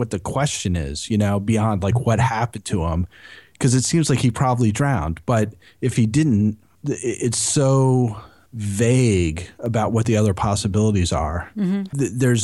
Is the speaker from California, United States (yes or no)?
no; New York, United States; I grew up outside of Syracuse, which is a very multi-ethnic city.